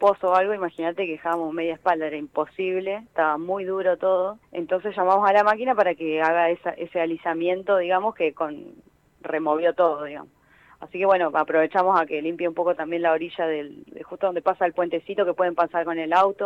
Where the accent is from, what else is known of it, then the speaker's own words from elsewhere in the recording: Argentina; nosotros como argentinos